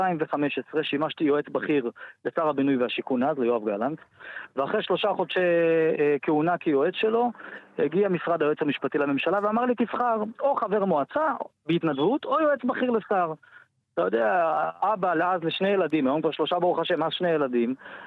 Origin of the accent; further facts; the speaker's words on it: Ramat Gan, Tel Aviv District, Israel; אני גדלתי בעיר הזו, כל חיי אני גר בה וגדלתי בעיר הזאת